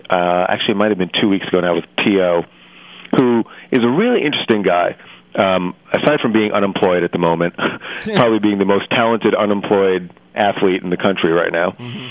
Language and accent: English; New York, United States; Now, I'm originally from New York